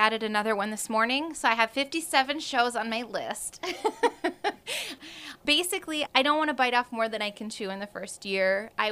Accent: Knoxville, Tennessee, United States; I grew up in Knoxville and I graduated from Knoxville High School in 1999.

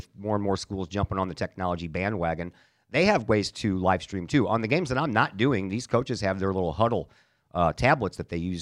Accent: Caseyville, Illinois, United States; Lived in Caseyville. I grew up in Caseyville.

